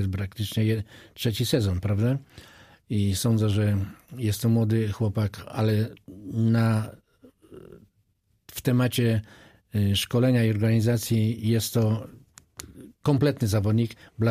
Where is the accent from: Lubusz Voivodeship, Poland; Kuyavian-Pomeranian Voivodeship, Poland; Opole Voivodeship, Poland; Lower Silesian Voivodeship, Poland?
Lubusz Voivodeship, Poland; Zielona Góra; jestem zielonogórzaninem z krwi i kości, też pracowałem w Lesznie i też pracowałem w Gorzowie.